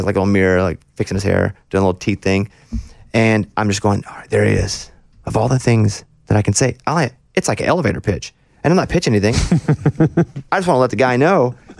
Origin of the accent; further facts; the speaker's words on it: Arkansas, United States; Hey, man, where are you from? I'm from Arkansas.